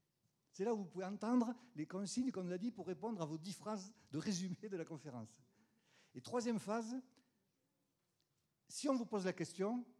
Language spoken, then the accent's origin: French; Southern France, France; accent: Midi; ça restera à vie comme mon accent du midi.